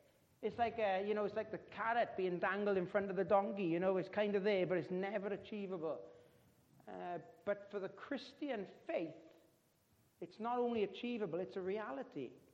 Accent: United Kingdom; I mean, we're British, we queue for everything.

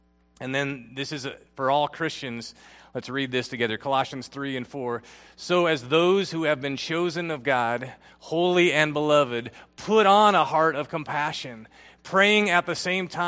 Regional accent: Philippines; I grew up in the Philippines there in Asia.

